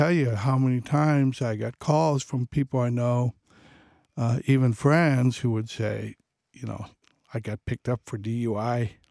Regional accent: Wauseon, Ohio, United States; I went back to Wasion, my hometown, farm community in Northwest Ohio

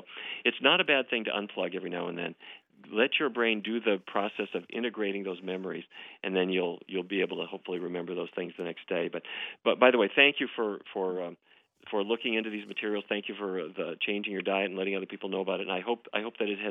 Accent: North Dakota, United States; I grew up in North Dakota. I come from a long line of cattle ranchers.

